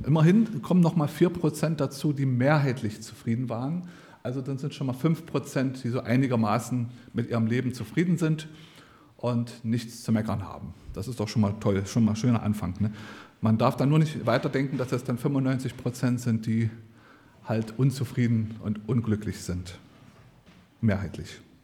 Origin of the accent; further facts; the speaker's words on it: Germany; Wir sind ja auch alle Deutsche